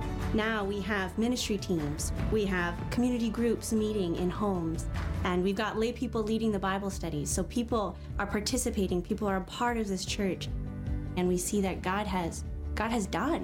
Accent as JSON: {"language": "English", "country": "Guinea", "tie": "born or raised there", "said": "I grew up in Guinea, which is a country in West Africa."}